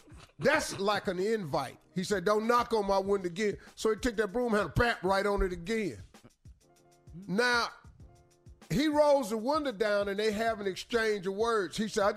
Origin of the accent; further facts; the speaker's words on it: West Virginia, United States; Oh, dog, I'm from West Virginia.